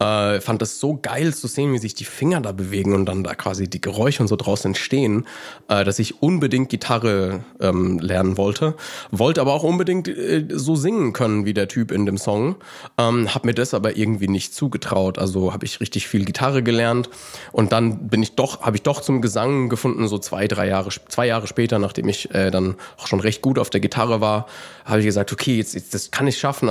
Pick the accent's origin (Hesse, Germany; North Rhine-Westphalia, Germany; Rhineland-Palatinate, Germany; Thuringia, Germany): Hesse, Germany; Bensheim; Bin ich jetzt schon 27 oder bin ich schon 28? 27 stimmt schon. Komme aus Bensheim. Das ist ein bisschen südlich von Frankfurt. So ungefähr die schönste Stadt so hier in der Region.